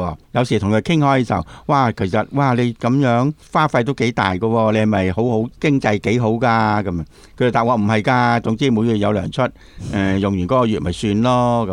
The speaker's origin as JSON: {"language": "Cantonese", "country": "Hong Kong", "said": "有啲外國人咧就去洗手間先，我哋香港人就霸位先，"}